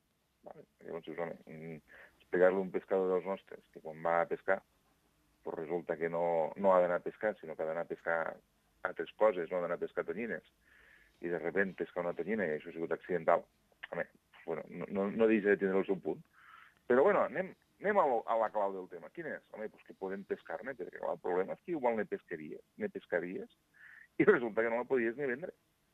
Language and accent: Catalan; La Ràpita, Catalonia, Spain; El meu poble, a la Ràpita, no és autoritzat per a descàrrega de la pesca de la tonyina roja